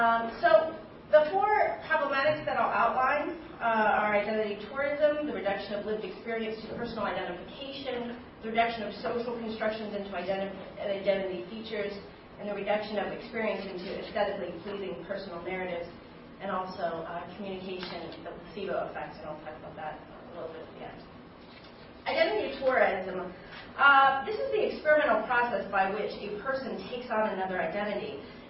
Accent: Hawaii, United States; I grew up in Hawaii, where the ocean is sacred.

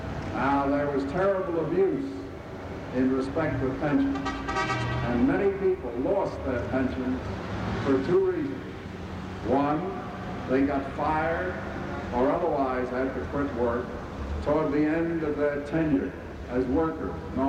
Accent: New York City, New York, United States; this is where I was born. This is my native place. I'm a New Yorker, bred and true, and I like to realize it by starting campaigns here.

